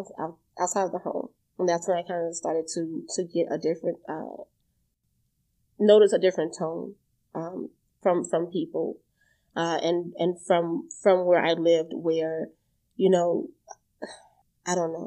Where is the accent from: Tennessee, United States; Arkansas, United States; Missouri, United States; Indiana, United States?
Indiana, United States; Gary; I'm from Gary, Indiana.